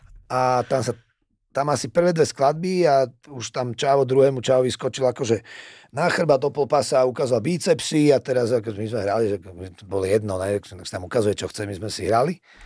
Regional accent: Bratislava, Bratislava Region, Slovakia; My sme z Bratislavy

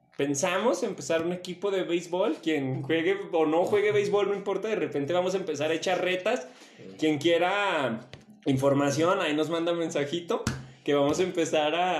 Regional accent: Mexico; Estoy muy orgulloso de estar moreno. Claro que sí, porque somos los mexicanos reales.

